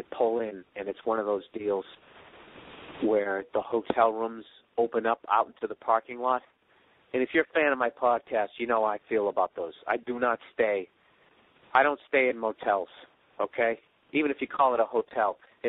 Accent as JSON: {"language": "English", "region": "East Coast", "country": "United States", "said": "And in defense of myself, I am from the East Coast."}